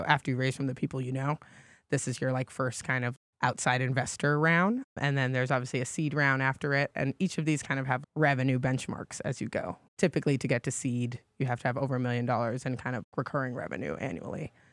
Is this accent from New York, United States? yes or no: yes; New York City, New York, United States; I'm from the Bronx, New York.